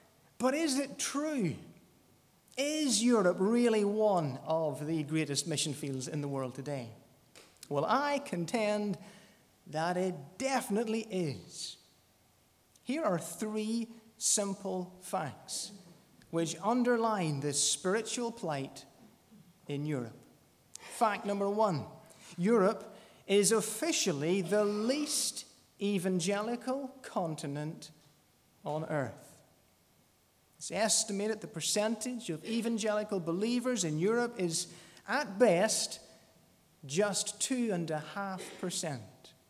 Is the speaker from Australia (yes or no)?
no; Ballymoney, Northern Ireland, United Kingdom; I'm from Ballymoney. I'm married.